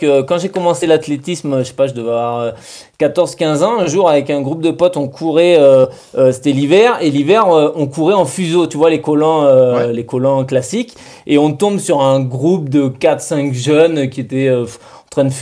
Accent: Bergerac, Nouvelle-Aquitaine, France; chez nous à Bergerac

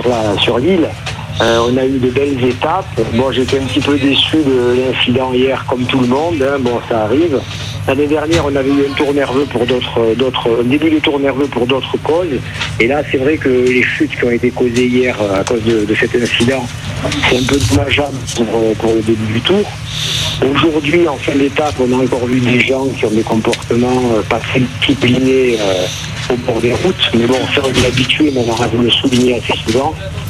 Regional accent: Corsica, France; le tour est bénéfique pour la Corse, parce que moi-même, je suis corse

